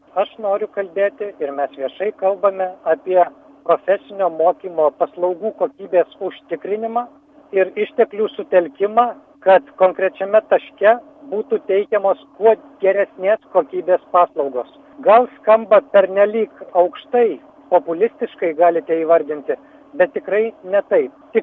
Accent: Alytus, Alytus County, Lithuania; now in Vilnius, Lithuania; Aš pats esu iš Alytaus ir atleiskit Alytau. Išvežiau į Vilnių savo potencialą, šiandien 3 mažamečius vaikus.

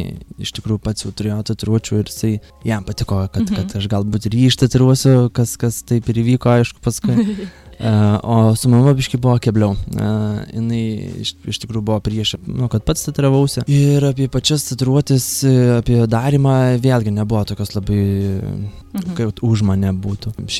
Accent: Alytus, Alytus County, Lithuania; kol kas iš tikrųjų pasilikau Alytuje dėl to, kad, na, galbūt, kad draugai visi artimieji čia

